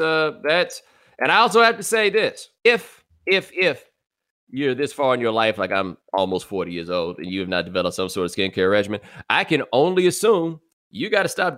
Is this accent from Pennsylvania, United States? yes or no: no; Texas, United States; maybe part of that is because I'm from Texas